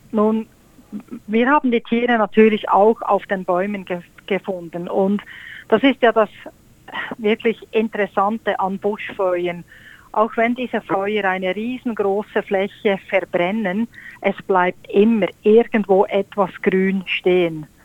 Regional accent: Bern, Switzerland; moved away as an adult; now in Port Macquarie, Australia; Ich bin in Bern geboren und in Bern groß geworden, ja.

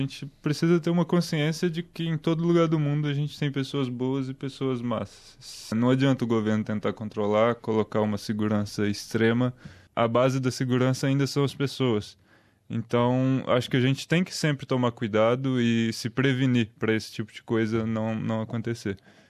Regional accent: Belo Horizonte, Minas Gerais, Brazil; eu sou de Belo Horizonte, a minha universidade é Centro Universitário Newton Paiva.

